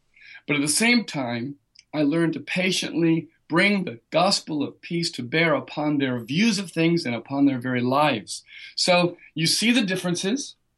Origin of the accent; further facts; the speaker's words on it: New Jersey, United States; what I'm used to as an American citizen, someone who grew up in New Jersey